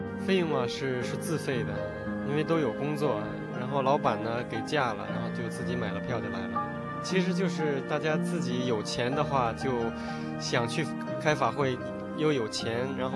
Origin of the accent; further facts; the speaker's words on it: Israel; 我来自以色列，我在以色列生活工作。